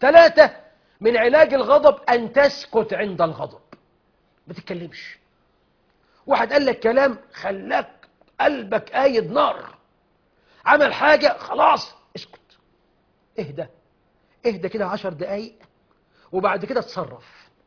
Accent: Egypt

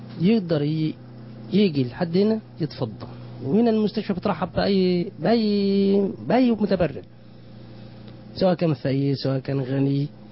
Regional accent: Monufia Governorate, Egypt; المنوفيه.

